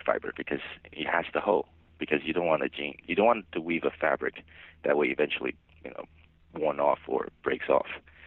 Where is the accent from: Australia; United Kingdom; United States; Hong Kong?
Hong Kong; We based in Hong Kong, and I'm actually from Hong Kong, and then we had a factory in China when I was little